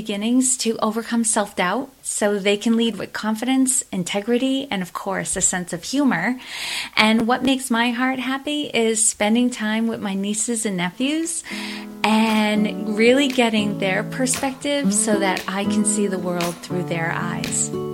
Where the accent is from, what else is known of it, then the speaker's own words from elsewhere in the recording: Portland, Maine, United States; I'm from Portland, Maine.